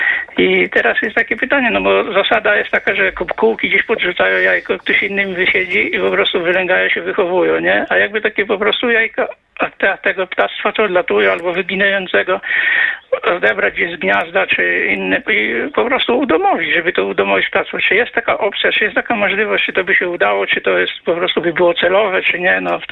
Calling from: Żukowo, Masovian Voivodeship, Poland

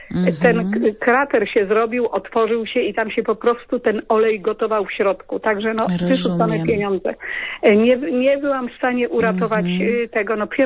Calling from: southern Poland, Poland; Ja z Polski Południowej.

